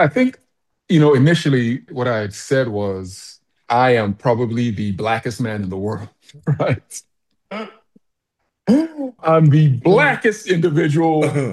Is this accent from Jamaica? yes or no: no; Nigeria; when people ask me, you know, where I'm from, even though I have all these different nationalities, I'm from Nigeria. I feel like I'm from Nigeria.